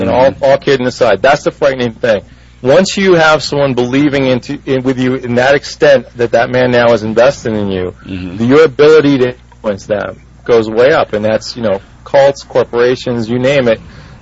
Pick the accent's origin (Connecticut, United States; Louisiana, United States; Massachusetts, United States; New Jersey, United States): New Jersey, United States; I just like calling them stupid, but I grew up in New Jersey, so it's a little bit.